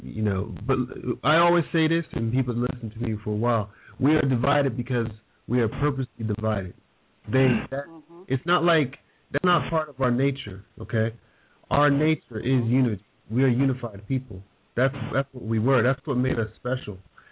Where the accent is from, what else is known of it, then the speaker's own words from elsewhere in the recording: United States; But when they realize that I'm actually from America, they treat me differently, but it's still the same treatment at the end of the day, you know.